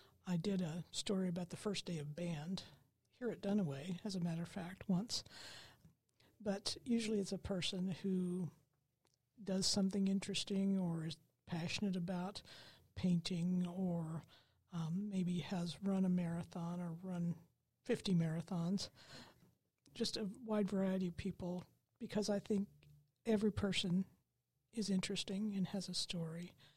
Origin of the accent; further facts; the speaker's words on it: Reedsport, Oregon, United States; the woman who was the editor of the local paper in my hometown of Reedsport was very kind and worked with me